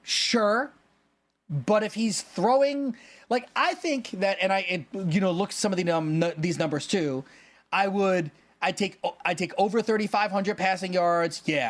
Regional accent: New York, United States; I mean, I know I'm from New York.

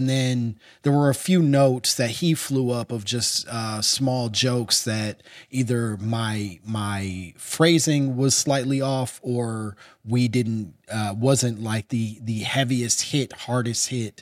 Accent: Chicago, Illinois, United States; I grew up in Chicago.

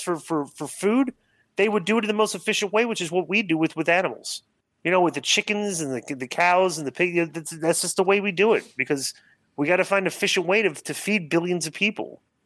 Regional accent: United States; I'm from the States. I grew up in American wrestling.

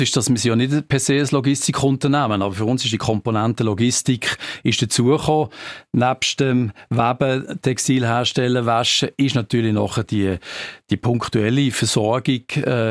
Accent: Switzerland; Und dort ist es für uns als Schweizer relativ schwierig, im grossen Stil hineinzukommen.

